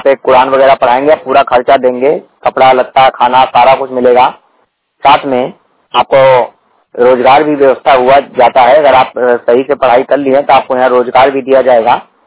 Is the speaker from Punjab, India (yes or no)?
no; Maharajganj, Uttar Pradesh, India; 100% blind, मैं Maharajganj district Uttar Pradesh का रहने वाला हूँ।